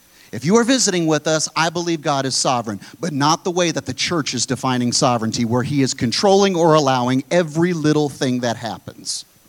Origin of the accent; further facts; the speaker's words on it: United States; I'm an American. I love this country, but I do not mix the two.